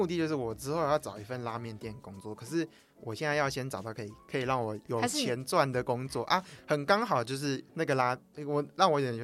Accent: Taiwan; 不是，我们是台湾人。

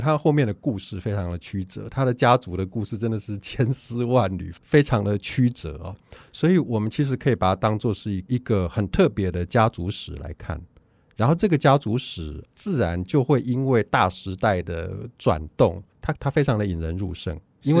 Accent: Taiwan; 就作为台湾人其实我们对这些故事距离还蛮遥远的

